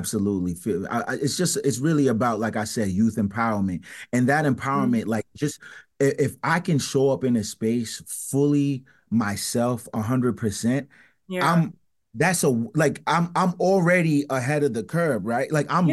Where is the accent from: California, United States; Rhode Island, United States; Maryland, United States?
Rhode Island, United States; Providence; Yeah, born and raised in Providence.